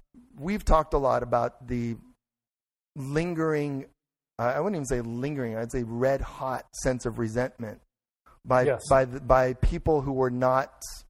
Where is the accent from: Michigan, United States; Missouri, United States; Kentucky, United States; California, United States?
California, United States; San Jose; Don Edwards, who was the representative, Democratic representative from San Jose, from my hometown, he was an ex-FBI guy